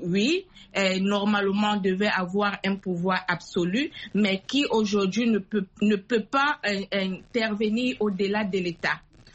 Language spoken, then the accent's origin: French; Cameroon; now in South Africa; un peu comme au Cameroun, parce que je suis camerounaise, moi si je vis en Afrique du Sud